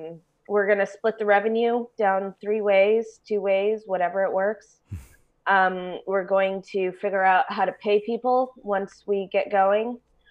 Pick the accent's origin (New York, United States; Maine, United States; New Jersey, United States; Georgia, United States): New York, United States; Schenectady; I went to one of these protests in my hometown.